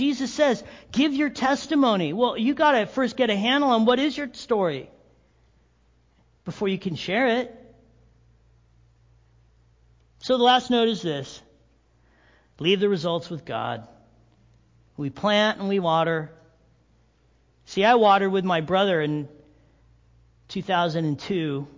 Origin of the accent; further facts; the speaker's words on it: Big Bear, California, United States; now in Big Bear, United States; Because I'm a hick from Big Bear.